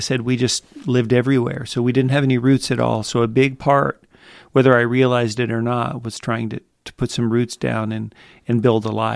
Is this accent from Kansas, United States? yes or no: yes; Kansas, United States; born there; also born or lived in Texas; So I was born in Kansas, but my mother moved city, town to town, state to state, just trying to make a living. So I grew up in, you know, a dozen different states.